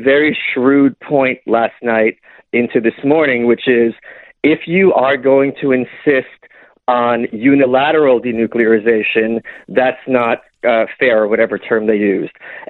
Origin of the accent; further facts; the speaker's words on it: New York, United States; I'm from New York, so I know what these people are like.